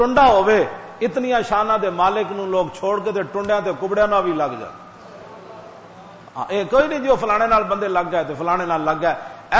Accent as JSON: {"language": "Urdu", "region": "Punjab", "country": "Pakistan", "said": "میں خود پنجابی ہوں، لیکن پنجاب دی سرزمین پوری دھرتی تے ایک عجیب سرزمین ہے."}